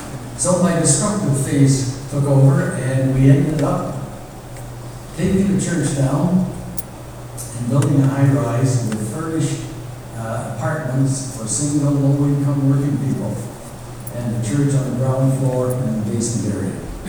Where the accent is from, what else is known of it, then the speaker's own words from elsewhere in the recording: Canada; born there; I was a Christian because I was born in Canada.